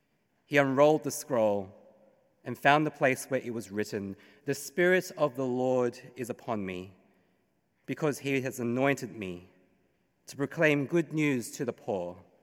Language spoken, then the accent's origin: English; Sydney, New South Wales, Australia; up in Sydney as an ABC, that's Australian-born Chinese, in the Sutherland Shire, and if you don't know where that is, according to the last census, it's the place with the lowest migrant rate in the whole of Australia. I was one of three Asians in my year.